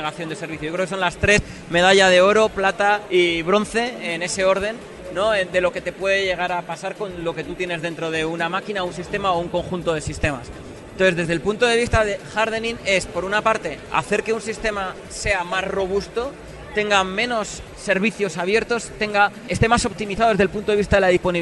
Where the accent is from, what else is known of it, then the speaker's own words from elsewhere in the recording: Logroño, La Rioja, Spain; now in Madrid, Spain; Bueno, vivo en Madrid, pero soy del norte de España, una ciudad pequeña que se llama Logroño